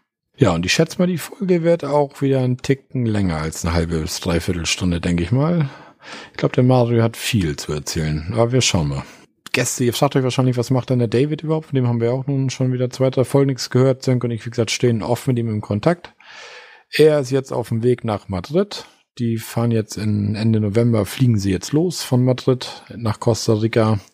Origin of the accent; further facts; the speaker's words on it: Osterrönfeld, Schleswig-Holstein, Germany; Osterrinfeld, da warst du in meinem Heimatort.